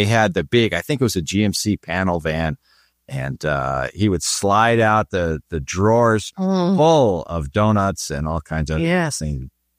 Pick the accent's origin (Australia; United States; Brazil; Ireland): Ireland; They find out I'm Irish.